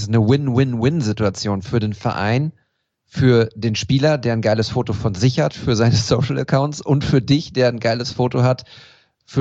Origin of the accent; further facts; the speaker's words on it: Münster, North Rhine-Westphalia, Germany; als Münsteraner